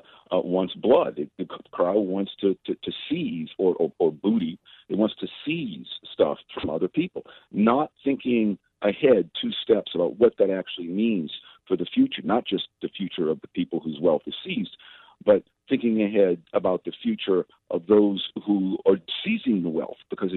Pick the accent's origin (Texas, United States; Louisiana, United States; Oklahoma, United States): Louisiana, United States; New Orleans; You know, New Orleans is my hometown.